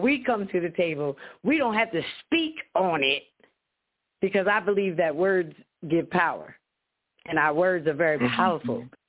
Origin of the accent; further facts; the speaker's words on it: Philadelphia, Pennsylvania, United States; And y'all know we come from Philadelphia